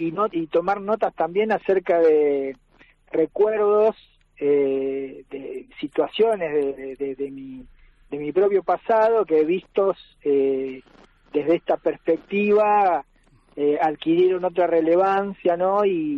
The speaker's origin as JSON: {"language": "Spanish", "region": "Buenos Aires Province", "country": "Argentina", "tie": "born or raised there", "also_born_or_lived": "Montevideo, Uruguay", "lives_now": "Bariloche, Argentina"}